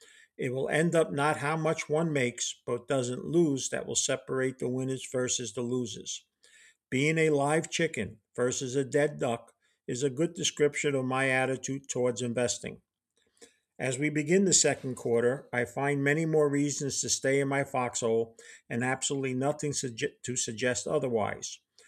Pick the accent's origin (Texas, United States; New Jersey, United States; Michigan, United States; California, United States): New Jersey, United States; and my home state, New Jersey.